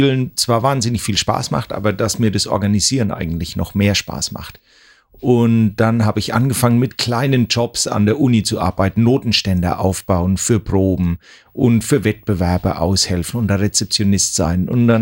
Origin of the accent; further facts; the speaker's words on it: Bavaria, Germany; Ich komme aus der Rhön, aus Unterfranken, und das ist so eine Gegend, wo unglaublich viel Blasmusik gespielt wird.